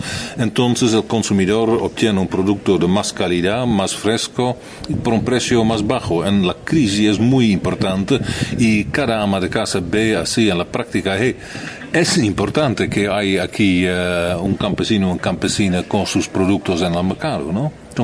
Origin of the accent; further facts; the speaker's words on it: Netherlands; Spanish is a second language; no solamente en mi tierra, en Holanda, sino también en grandes partes de Brasil